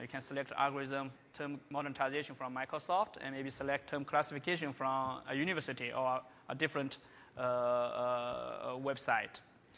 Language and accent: English; China; also born or lived in France; I come from China. I lived many years in France